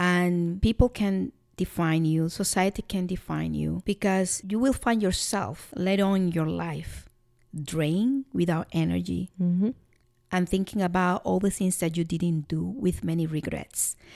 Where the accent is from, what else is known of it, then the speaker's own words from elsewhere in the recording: Dominican Republic; English is a second language; you explained before that we are from Dominican Republic. In small countries like that, it happens sometimes because we have to work so hard to get anywhere.